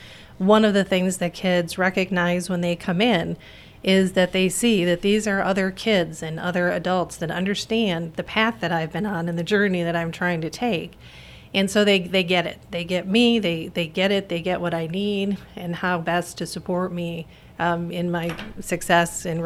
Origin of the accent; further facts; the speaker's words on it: Chicago, Illinois, United States; I'm originally from the Chicago area.